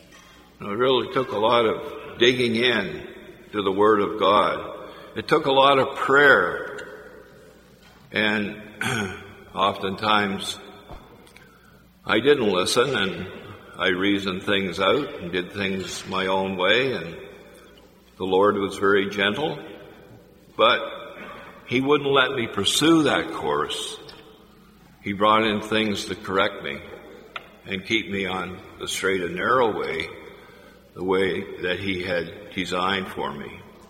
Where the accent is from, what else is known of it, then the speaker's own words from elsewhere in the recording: Canada; I'm from Canada, so I don't have that on my vehicle.